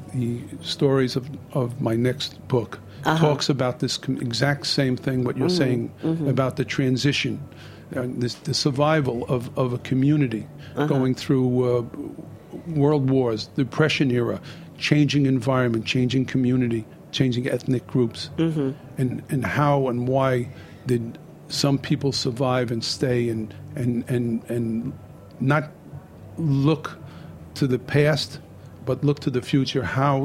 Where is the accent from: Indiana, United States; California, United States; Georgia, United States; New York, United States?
New York, United States; Brooklyn; So I grew up in Bensonhurst, Brooklyn.